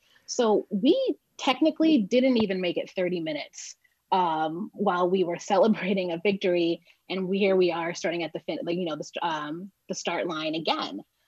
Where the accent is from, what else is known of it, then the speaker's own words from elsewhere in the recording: Exeter, New Hampshire, United States; I grew up on the Seacoast, Black, of course, in a very predominantly white town of Exeter.